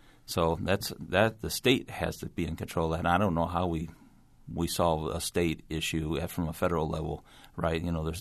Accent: Minonk, Illinois, United States; I live outside of Benson, between Benson and Minunk, and I went to school at Minunk Dana Rutland. So I lived on the other side of Minunk before, and now I live on the other side between Minunk and Benson now. It's in Woodford County.

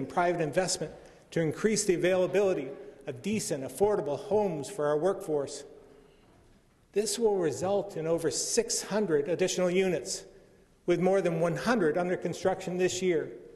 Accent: Barrie, Ontario, Canada; I grew up in Barrie. I'm proud of my hometown

